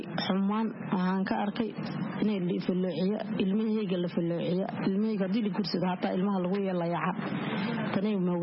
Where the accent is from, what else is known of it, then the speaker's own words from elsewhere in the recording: Kismayo, Lower Juba, Somalia; born there; waxaan ku dhashay kismaaya ka xagga meel baadiya aan ku dhashay